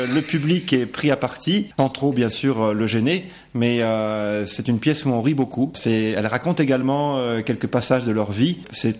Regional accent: Provence-Alpes-Côte d'Azur, France; On l'a jouée sur notre région du 13, puisqu'on est, des Bouches-du-Rhône.

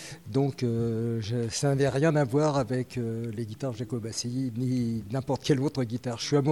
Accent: Guérande, Pays de la Loire, France; De Guérande, 1060 kilomètres pour venir ici.

